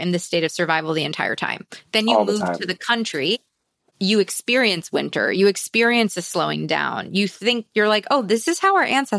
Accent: New York City, New York, United States

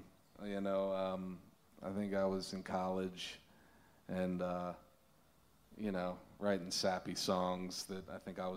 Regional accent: Baltimore, Maryland, United States; I grew up in Baltimore, Maryland.

